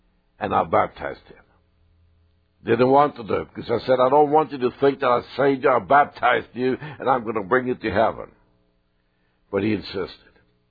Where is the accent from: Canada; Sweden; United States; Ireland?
Sweden; They lived in an apartment at that time in my hometown.